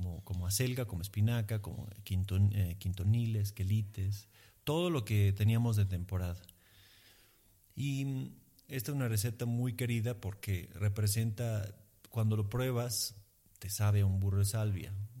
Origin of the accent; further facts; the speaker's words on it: Emilia-Romagna, Italy; el ñoco es otro plato emiliano tradicional, entonces es una revisitación de un plato de mi tierra, de un sabor de mi tierra.